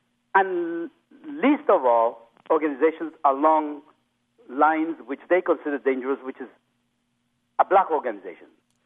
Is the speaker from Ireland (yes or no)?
no; Cuba; So when I was growing up in Cuba, I was designated as a Prieto